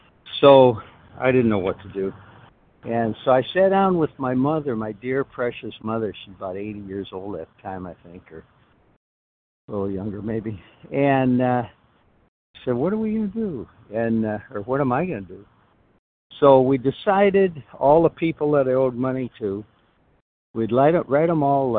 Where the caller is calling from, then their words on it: Fort Myers, Florida, United States; I'm in Southwest Florida, Fort Myers, Florida.